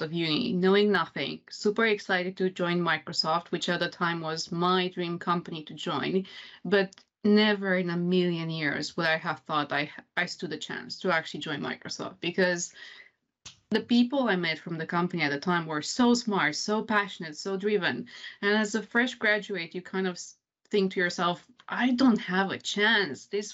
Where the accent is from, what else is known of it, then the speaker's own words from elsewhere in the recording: Romania; now in London, United Kingdom; So I'm originally from Romania. That's the name with too many vowels for most people to pronounce. And I've been in the UK now for about 4 years in terms of living here. And I'm currently based in London.